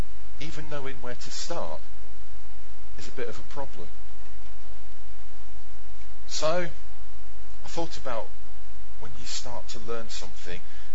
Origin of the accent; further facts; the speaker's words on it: Scotland, United Kingdom; Even as a Scotsman, I can't miss that one.